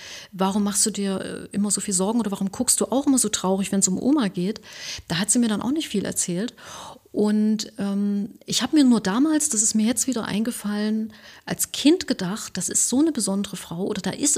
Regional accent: Germany; Ich bin aus Deutschland und gut ist.

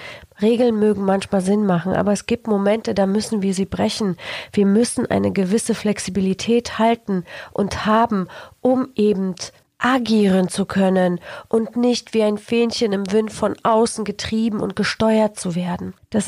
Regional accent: Poland; Ich bin in Polen aufgewachsen, in einem kommunistischen Land, in einem Gefängnis, wo keiner ausreisen durfte, außer in ein Ostblockland.

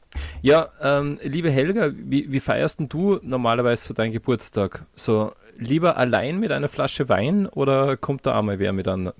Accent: Salzburg, Austria; born there; Also, Dole und ich, wir sind ja gebürtige Salzburger.

